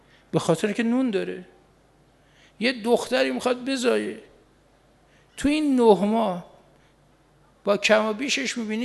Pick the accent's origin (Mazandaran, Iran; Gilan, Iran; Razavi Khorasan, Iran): Razavi Khorasan, Iran; Mashhad; نمیدونست که ما بچه مشهدیم